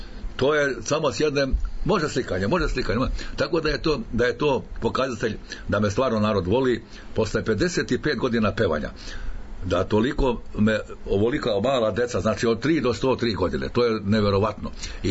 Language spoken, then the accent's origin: Serbian; Donja Suvoja, Federation of Bosnia and Herzegovina, Bosnia & Herzegovina; now in Belgrade, Serbia; prvo sam bio u mom Zavičaju gdje sam se rodio, Donja Suvoja